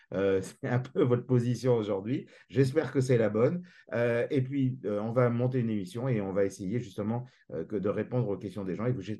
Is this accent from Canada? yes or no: no; France; On est Français.